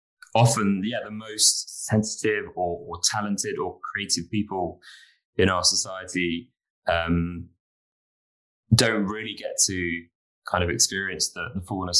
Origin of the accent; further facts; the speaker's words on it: London, United Kingdom; I grew up in London and I know, you know, London can be so cold.